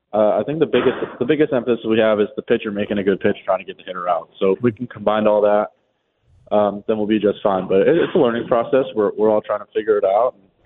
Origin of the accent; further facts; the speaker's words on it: Buffalo, New York, United States; I mean, I'm from Buffalo, so we like the. I'm a big thin crust pizza guy